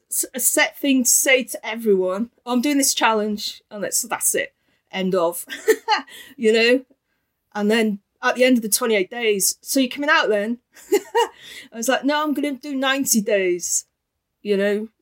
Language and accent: English; Wales, United Kingdom; first language Welsh; English is a second language; I'm Welsh first language.